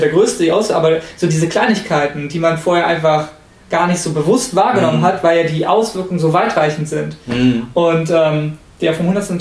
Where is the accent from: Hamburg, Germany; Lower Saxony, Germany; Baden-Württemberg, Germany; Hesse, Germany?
Hamburg, Germany; Ich als Hamburger finde natürlich gut, dass Hamburg ein eigener Bundesstaat, hätte ich fast gesagt, ein eigenes Bundesland.